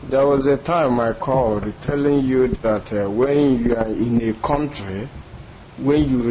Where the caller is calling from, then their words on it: Vienna, Austria; I'm calling from Vienna, Austria.